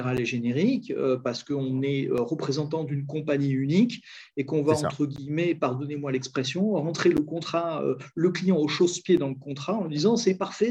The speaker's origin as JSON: {"language": "French", "country": "France", "lives_now": "Portugal", "said": "nous en tant que Français, puisque moi je suis un Français expatrié"}